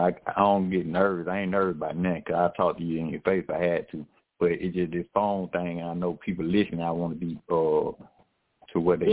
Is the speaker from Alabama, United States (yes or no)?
no; College Park, Georgia, United States; also born or lived in Oakland City; I'm from what little baby from Oakland City, and then but I was raised in College Park.